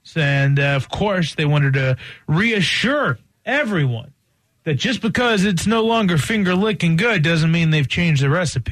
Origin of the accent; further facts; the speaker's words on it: Roanoke, Virginia, United States; The KFC back in my hometown of Roanoke, Virginia, had a buffet.